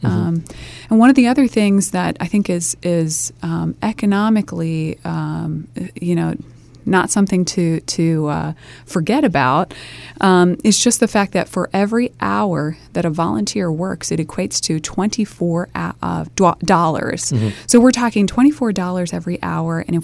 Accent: United States; I grew up in Sussex County after fraudulent activity resulted in the loss of my family home and all of our possessions as a child. And we moved to Sussex to rebuild.

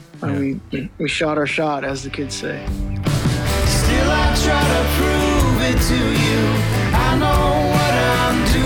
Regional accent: Greenwood, United States; I grew up in Greenwood recording me and my buddies onto a cassette boombox

